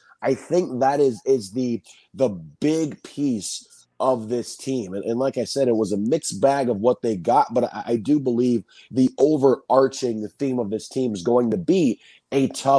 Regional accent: Michigan, United States; but the Red Wings are my hometown team.

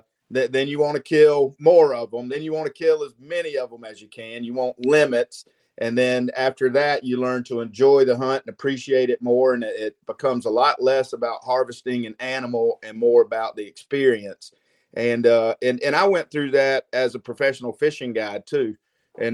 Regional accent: Hartsville, South Carolina, United States; Yeah, man. Born and raised in Hartsville, South Carolina. Lifelong outdoorsman. Grew up hunting and fishing just about everything available to us here in the Southeast.

